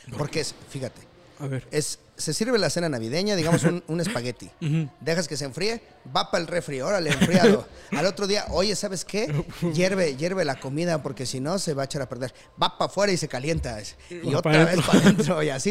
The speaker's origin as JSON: {"language": "Spanish", "town": "Chimalhuacán", "region": "State of Mexico", "country": "Mexico", "tie": "born or raised there", "said": "Mira, yo crecí en Chimalhuacán"}